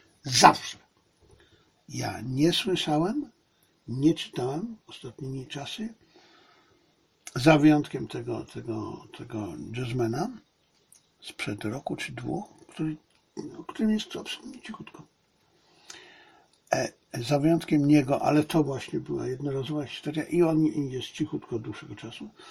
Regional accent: Silesian Voivodeship, Poland; Od rodowitego Ślązaka, nie takiego jak ja. Znaczy, ja też byłem rodowity

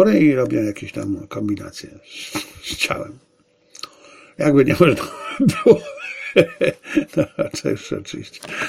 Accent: Zabrze, Silesian Voivodeship, Poland; urodziłem się w Zabrzu, wychowałem się w Zabrzu. Moja szkoła była rzut beretem od stadionu Górnika Zabrze

